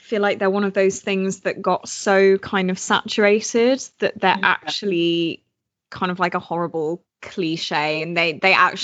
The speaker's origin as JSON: {"language": "English", "country": "United Kingdom", "said": "because we're so British about money"}